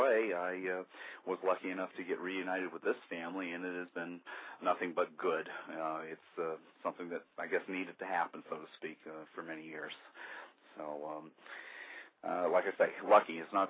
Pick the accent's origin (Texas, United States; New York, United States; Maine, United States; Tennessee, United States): Maine, United States; Caribou; now in Candia, United States; I started writing at an early age, and I grew up in Caribou, Maine, originally. So I am a definite New Englander, now living here in Candy, New Hampshire, which is just a little ways outside of Manchester.